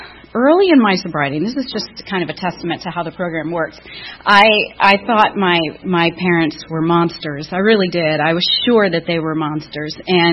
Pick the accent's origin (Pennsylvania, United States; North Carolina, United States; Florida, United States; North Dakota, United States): Florida, United States; Sarasota; And I am from Sarasota, Florida.